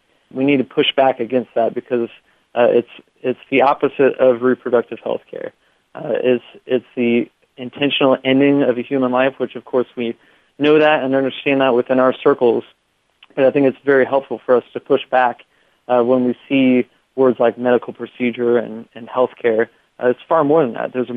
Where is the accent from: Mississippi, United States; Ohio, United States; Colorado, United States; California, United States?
California, United States; I'm actually a native of California, and I used to work down at Concordia, down in Irvine.